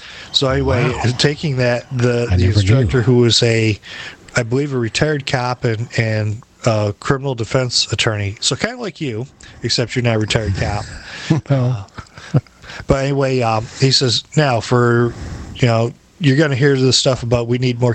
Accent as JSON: {"language": "English", "town": "Detroit", "region": "Michigan", "country": "United States", "said": "I'm originally from the Detroit area"}